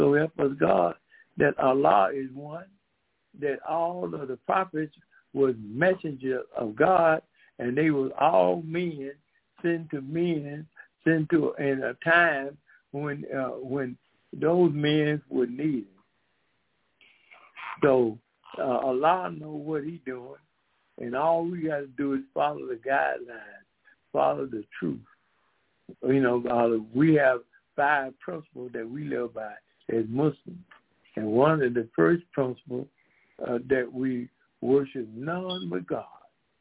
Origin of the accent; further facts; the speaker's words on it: Decatur, Georgia, United States; I am from Decatur, Georgia. My wife and I, we're co-worker here. We are from Decatur, Georgia.